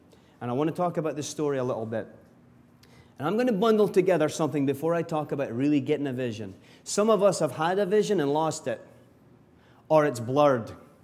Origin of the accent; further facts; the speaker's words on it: Scotland, United Kingdom; But we're just like that. We're just Scottish people, not interested in going to Spain or France that much.